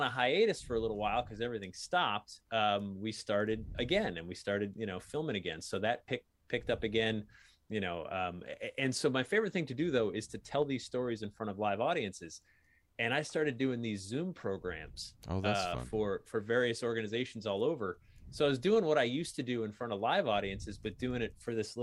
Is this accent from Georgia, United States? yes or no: no; Connecticut, United States; I grew up in Connecticut.